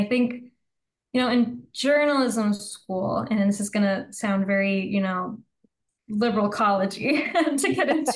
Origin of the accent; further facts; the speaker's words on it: United States; I'm a, you know, and I'm an American, like I'm coming into this from an American's point of view.